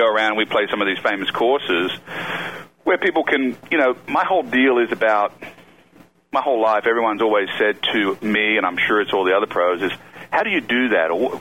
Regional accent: Australia; I grew up in Australia. My parents moved around a lot. My father was in the bank

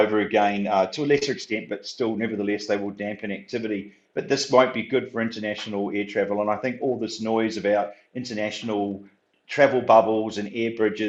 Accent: New Zealand; I'm from New Zealand, and yeah, New Zealand's had some quite tough times as well

